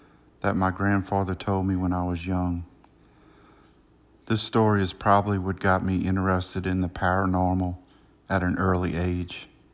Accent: Louisiana, United States; And growing up in Louisiana, I used to hear a lot of French words that I didn't understand.

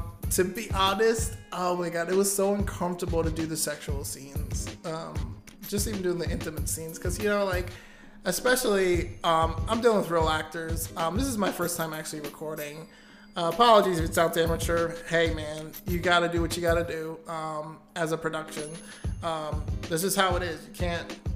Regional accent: New York, United States; I'm from New York.

